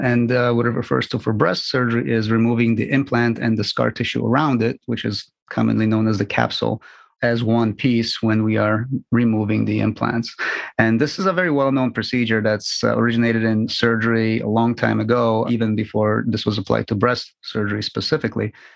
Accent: Chicago, Illinois, United States; also born or lived in Poland; Well, I was born in Poland and grew up in Chicago and trained in Chicago for the most part.

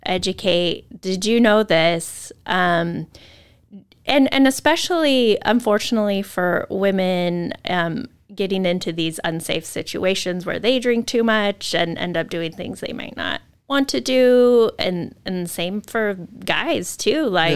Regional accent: Moscow, Idaho, United States; I grew up in a college town. I grew up at in Moscow.

